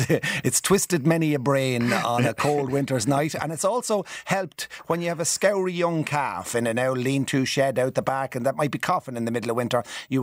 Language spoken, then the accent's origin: English; Ireland; And she goes, where are you from? I said, Ireland.